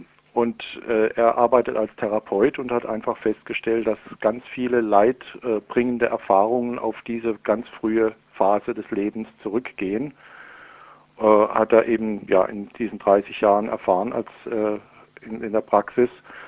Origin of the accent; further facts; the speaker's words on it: Freiburg, Baden-Württemberg, Germany; Das ist ein Treffpunkt in einem Stadtquartier meiner Heimatstadt Freiburg hier.